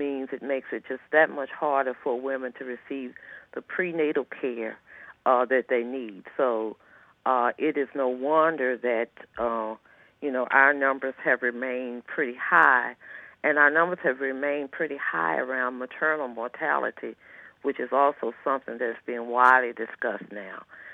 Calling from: Georgia, United States; I'm calling from Georgia, and so we haven't had all of the benefits of the Affordable Care Act in terms of expansion of Medicaid.

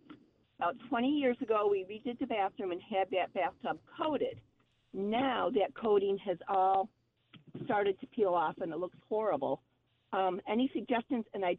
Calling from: Greenwich, New York, United States; I am from Greenwich, New York.

